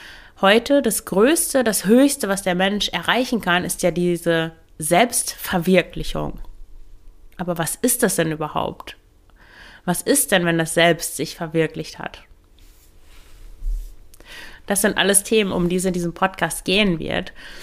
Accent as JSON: {"language": "German", "region": "Lower Saxony", "country": "Germany", "tie": "born or raised there", "said": "Ich bin in einem katholischen Umfeld aufgewachsen im Emsland."}